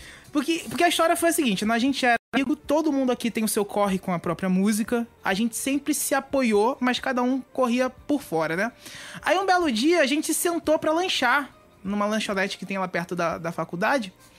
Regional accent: Rio de Janeiro, Brazil; Mas assim, sou do Rio de Janeiro, zona oeste.

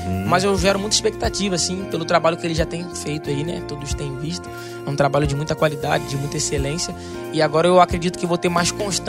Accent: Rio de Janeiro, Brazil; eu sou carioca, tá, gente? E lá no Rio de Janeiro a gente sabe que um estilo muito forte é o pagode, né?

